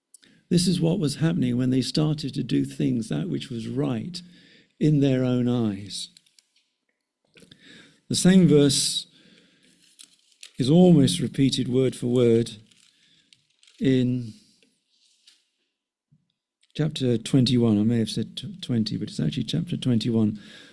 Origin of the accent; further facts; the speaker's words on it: North West England, United Kingdom; I come from the Wirral, just not far from North Wales.